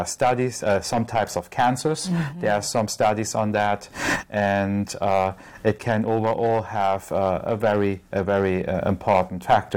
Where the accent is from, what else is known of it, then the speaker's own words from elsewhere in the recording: Germany; English is a second language; And I'm originally from Germany